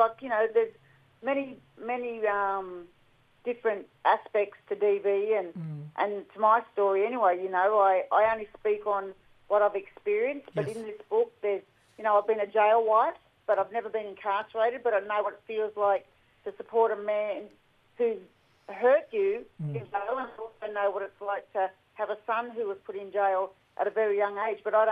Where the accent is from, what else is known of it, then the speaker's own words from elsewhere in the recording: Kempsey, New South Wales, Australia; I'm a proud Dungari woman, born and raised in Kempsey on the mid-north coast of New South Wales.